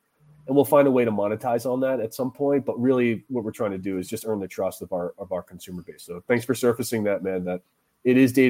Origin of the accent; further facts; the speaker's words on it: New England, United States; I'm from New England, so Maine, you know, we love those markets